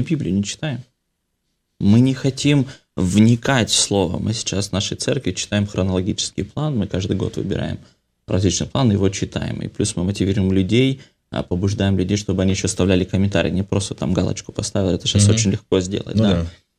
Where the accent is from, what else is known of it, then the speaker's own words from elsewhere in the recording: Vladikavkaz, North Ossetia–Alania, Russia; now in Saint Petersburg, Russia; Я вырос во Владикавказе, там не сильно ислам развит, так как, допустим, в Грозном или в Ингушетии.